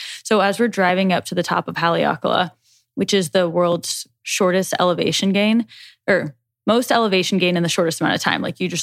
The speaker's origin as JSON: {"language": "English", "region": "Nebraska", "country": "United States", "said": "We're from Nebraska. We got on this flight. We're all the way down in Hawaii."}